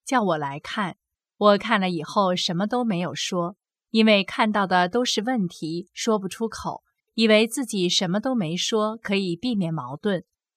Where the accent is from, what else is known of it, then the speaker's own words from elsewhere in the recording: China; moved away as an adult; now in France; 但是我在中国大陆长大，从小就被灌输的是，害人之心不可以有，防人之心不可无。到法国五年后，我才慢慢发现自己的思维和法国人的不一样